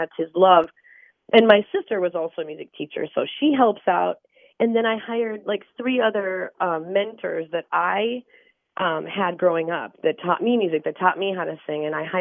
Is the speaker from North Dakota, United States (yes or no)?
yes; North Dakota, United States; So I grew up in the Badlands of North Dakota. If anybody's ever been there, there's a little place called Medora that is kind of a tourist town.